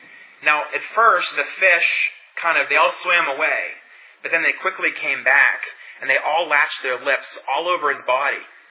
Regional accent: Huntingdon, Pennsylvania, United States; In my hometown, Huntingdon, Pennsylvania, there's a large man-made body of water called Racetown Lake.

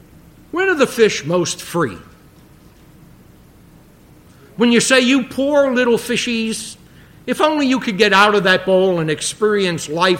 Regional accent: New York City, New York, United States; It's like, I grew up in the Bronx. These agricultural things get lost on me, but I'll try.

